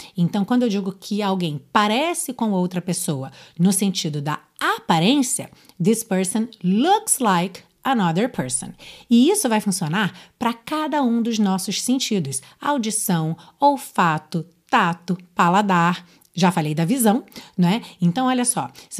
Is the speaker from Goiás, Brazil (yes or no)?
no; Rio de Janeiro, Brazil; Sou carioca